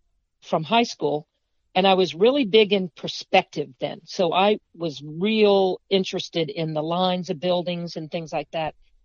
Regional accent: Beaufort, South Carolina, United States; born there; now in Fredericksburg, United States; I'm in Virginia, Fredericksburg. Gotcha. And I was born in Beaufort, South Carolina.

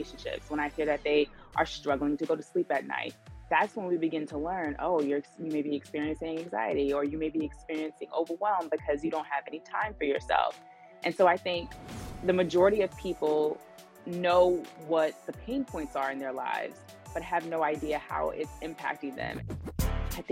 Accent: Brooklyn, New York, United States; I'm from Brooklyn, New York

